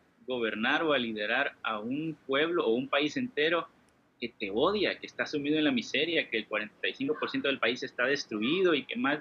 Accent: El Salvador; Fíjate que cuando yo salí de Siria una vez, salí, ¿no? A descansar, a regresar a El Salvador por 3 semanas y volví a ir a Siria.

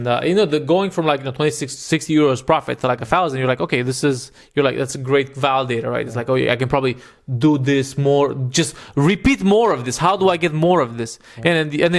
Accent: Romania; English is a second language; when I was growing up in Romania, there were like no Indian restaurants, but now they're like quite popular in Bucharest

